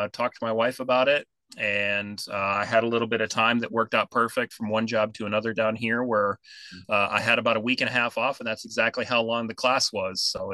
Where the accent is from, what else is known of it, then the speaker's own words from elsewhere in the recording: Iowa, United States; now in Arkansas, United States; So a few years ago, I lived up in Iowa. I'm originally from Iowa before moving to Arkansas.